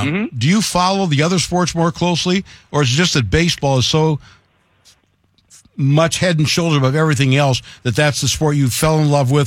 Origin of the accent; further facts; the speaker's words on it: Cleveland, Ohio, United States; Yeah, except I grew up in Cleveland, so it wasn't easy.